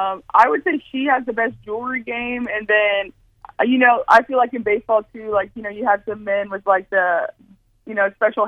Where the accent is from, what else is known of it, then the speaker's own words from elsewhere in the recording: Florida, United States; I'm from Florida, so I definitely know what puka